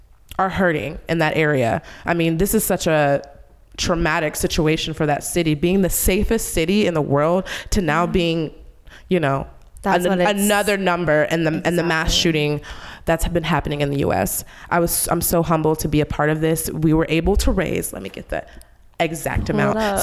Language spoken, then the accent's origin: English; El Paso, Texas, United States; now in Austin, United States; I'm in Austin, Texas, so I'm 9 hours away from my hometown and where my family is currently. And I just never knew that it was so many people here from El Paso.